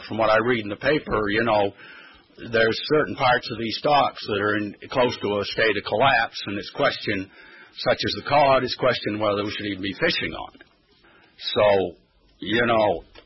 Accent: Trescott, Maine, United States; from Trescott, Maine.

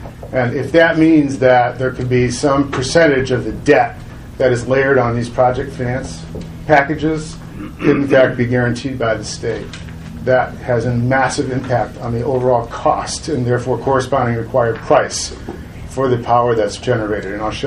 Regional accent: Massachusetts, United States; also born or lived in Maine; I'm from Massachusetts, but I spent a fair amount of time in Maine participating in the Ocean Energy Task Force last fall

